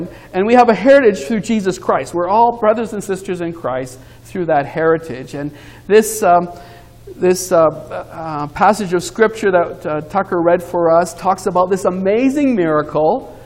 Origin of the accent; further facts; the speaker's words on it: Jamaica; And I was one when they went to Jamaica, so I went along for the ride. I grew up in Jamaica, and my parents started a church in Montego Bay